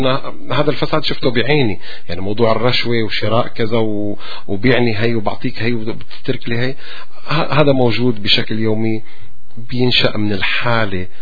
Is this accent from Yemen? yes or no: no; Syria; أنا سوري مثلي مثلهم